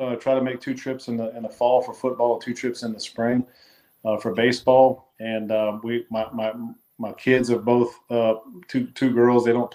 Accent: Louisiana, United States; we're both here from Louisiana, and we came in together.

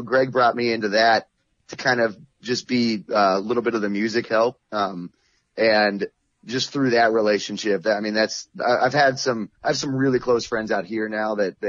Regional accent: Cranberry Township, Pennsylvania, United States; also born or lived in Silver Spring, Maryland; I'm originally from, I was born in Silver Spring, Maryland, but I moved to Cranberry Township when I was one.

